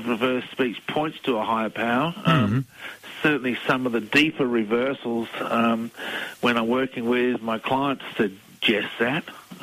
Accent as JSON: {"language": "English", "country": "Australia", "also_born_or_lived": "United States", "lives_now": "England", "said": "Fairly new to England. I'm from Australia, as you can tell by the accent."}